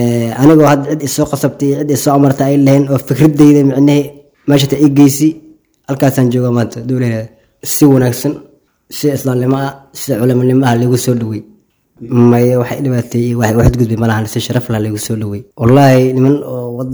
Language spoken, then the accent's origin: Somali; Beledweyne, Hiran, Somalia; waxaan ka imaaday degmada beledweyne